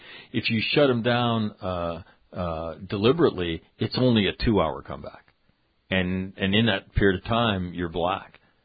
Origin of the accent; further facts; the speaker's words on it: Toledo, Ohio, United States; Like, I'm from Toledo, Ohio.